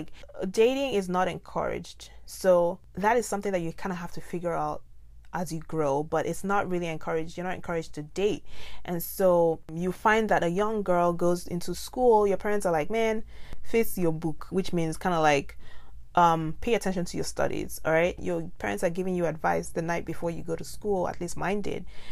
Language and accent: English; Nigeria; I'm Nigerian, and so I always come from that Nigerian perspective.